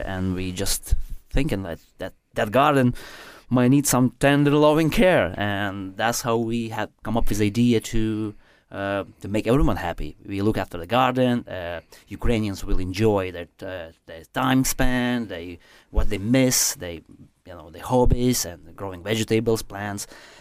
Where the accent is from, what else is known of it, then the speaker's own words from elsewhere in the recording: Riga, Latvia; now in Tullamore, Ireland; I'm from Latvia, Riga, capital city